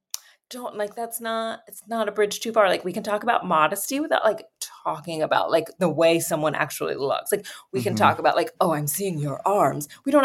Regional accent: United States; I'm just American.

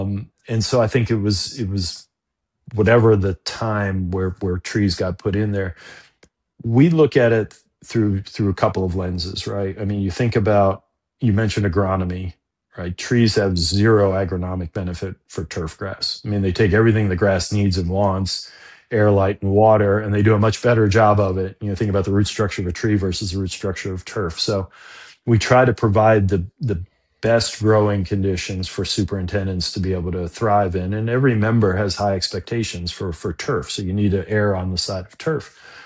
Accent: Long Island, New York, United States; now in Philadelphia, United States; I grew up on Long Island, but moved to Philly and been there for 33 years.

